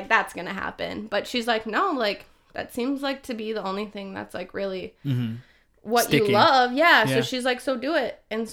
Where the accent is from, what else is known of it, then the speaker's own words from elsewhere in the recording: Duluth, Minnesota, United States; I'm originally from Duluth, Minnesota.